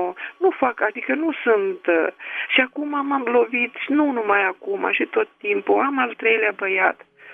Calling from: Tulcea, Tulcea County, Romania; eu sunt tocmai de la Tulcea

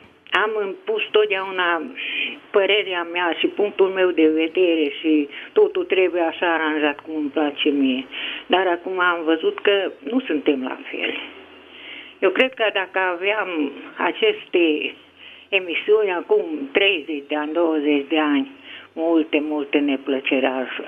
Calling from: Hunedoara, Hunedoara County, Romania; din Unedora

